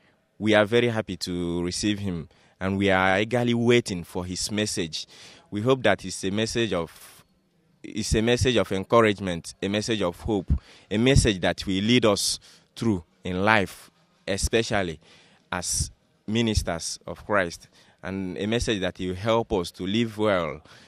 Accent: Aba, Abia, Nigeria; moved away as an adult; now in Benin; I'm a Nigerian from the Catholic Diocese of Aba

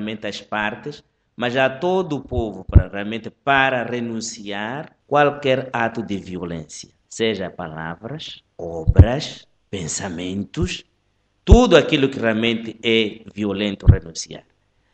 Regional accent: Mozambique; Todos nós somos moçambicanos.

